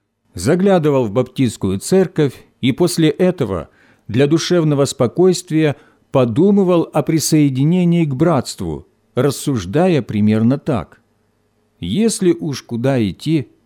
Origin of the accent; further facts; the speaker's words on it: Bryansk, Bryansk Oblast, Russia; Я родом из Брянска, где всегда были сильные баптисты